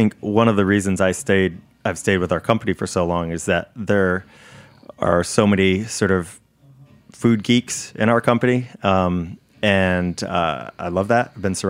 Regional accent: Connecticut, United States; I mean, I grew up in Connecticut, you know, so to me, down south was Manhattan.

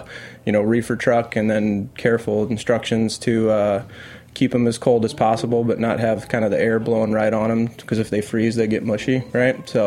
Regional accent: St. Louis, Missouri, United States; From St. Louis originally.

